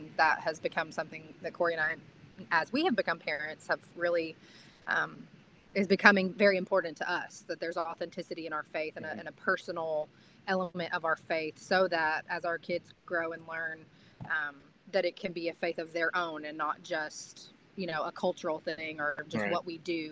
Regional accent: Dallas, Texas, United States; I grew up in Dallas, Fort Worth. So I'm a Texas girly.

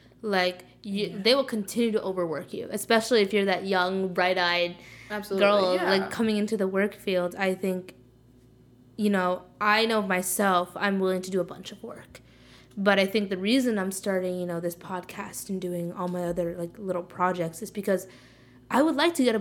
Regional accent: Bridgewater, New Jersey, United States; I came from Bridgewater. It's only really an hour away.

